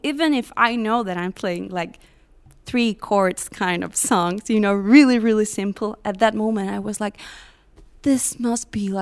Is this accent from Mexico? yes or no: yes; Veracruz, Mexico; Yes, I'm from Veracruz.